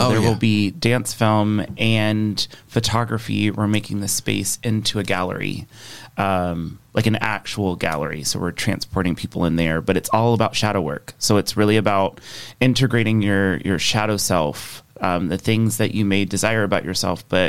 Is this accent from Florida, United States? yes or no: yes; Bartow, Florida, United States; I am the only person in my family that is born and raised in Florida.